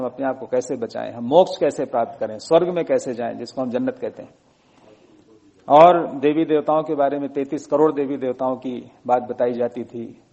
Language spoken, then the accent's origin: Urdu; Fatehpur, Uttar Pradesh, India; also born or lived in Allahabad; پھر وہیں میری ابتدائی تعلیم ہوئی، اس کے بعد میں فتح پور شہر سے میں نے ہائی اسکول کیا، پھر الہ آباد سے 11th-12th کیا